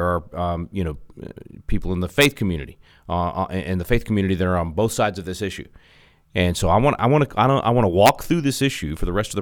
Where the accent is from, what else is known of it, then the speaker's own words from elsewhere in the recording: Texas, United States; It's also an issue that's at the forefront in my home state of Texas.